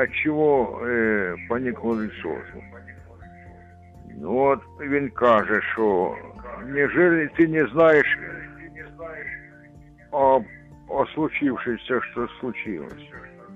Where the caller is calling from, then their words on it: Kushuhum, Zaporizhzhia Oblast, Ukraine; Я з Кошугума